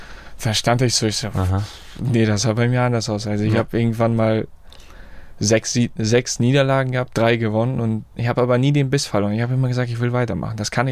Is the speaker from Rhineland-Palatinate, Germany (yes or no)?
no; Harrislee, Schleswig-Holstein, Germany; Ich bin hier in Flensburg, also ich komme aus Harrislee